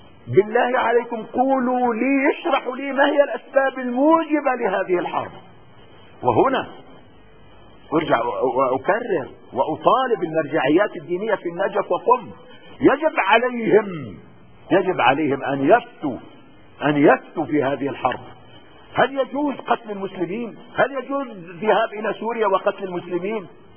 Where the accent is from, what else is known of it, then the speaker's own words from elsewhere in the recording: Lebanon; علينا كلبنانيين جميعا سنة وشيعة ومسيحيين ودروز أن كلنا نتصرف بعقل